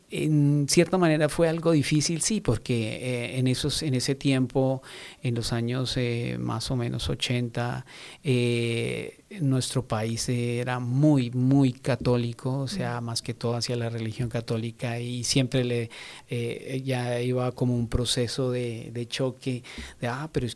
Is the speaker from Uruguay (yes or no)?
no; Colombia; now in United States; Bueno, yo vengo de un país que se llama Colombia. Es un país suramericano. Llegamos aquí a Estados Unidos hace ya, cumplimos en octubre ya 2 años de estar aquí.